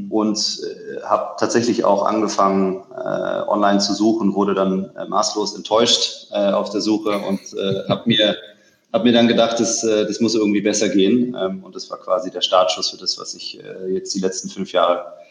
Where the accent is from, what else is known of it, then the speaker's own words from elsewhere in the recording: Stuttgart, Baden-Württemberg, Germany; ich bin geborener Stuttgarter, bin also irgendwo zwischen Porsche und Mercedes aufgewachsen